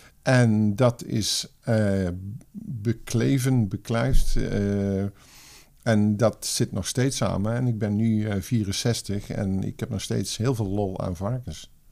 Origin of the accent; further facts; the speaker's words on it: Best, North Brabant, Netherlands; Nou, ik kom oorspronkelijk uit Best, dus dat was 10 kilometer.